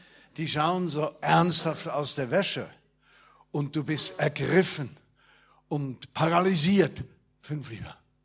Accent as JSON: {"language": "German", "country": "Switzerland", "said": "Zum Beispiel, ich bin ja Schweizer, nicht?"}